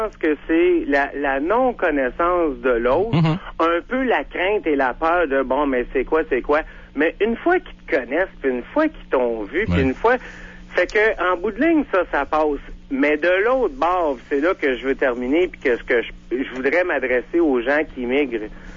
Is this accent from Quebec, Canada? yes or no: yes; Quebec, Canada; moi, je suis Québécois, mais j'ai été adopté à l'âge de 6 mois. Je suis d'origine d'Afrique du Nord